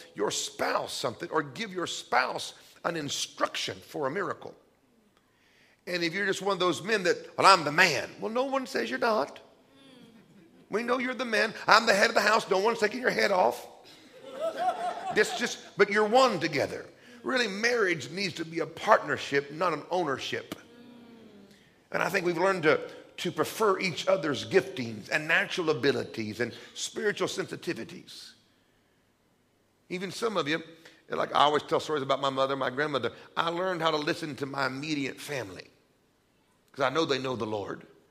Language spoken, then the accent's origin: English; Midwest, United States; I was raised in the Midwest of America where men are in charge.